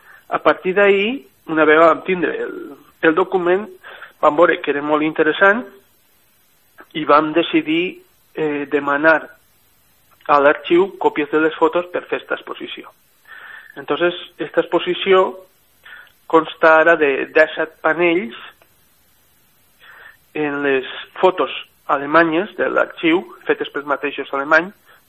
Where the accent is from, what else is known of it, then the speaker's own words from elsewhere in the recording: Benassal, Valencian Community, Spain; jo sóc de Benassal, som de Benassal